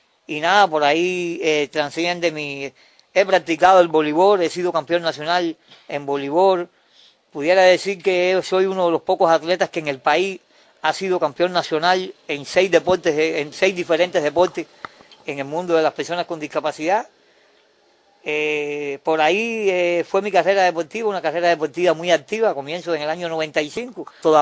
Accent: Cuba; como todo cubano, nosotros nos crecemos ante las dificultades

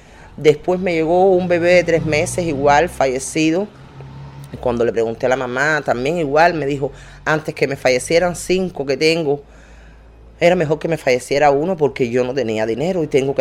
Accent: Cuba; nosotros somos de Cuba, nosotros somos cubanos

